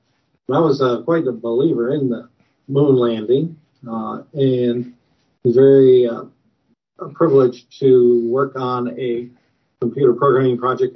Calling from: Washington, District of Columbia, United States; I'm calling from Washington, D.C.

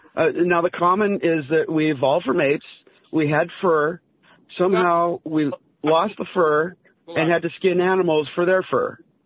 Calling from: San Diego, California, United States; in San Diego.

